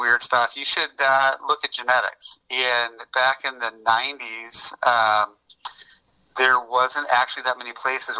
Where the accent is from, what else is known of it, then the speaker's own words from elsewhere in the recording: Lima, Ohio, United States; born there; I was born in Lima, Ohio.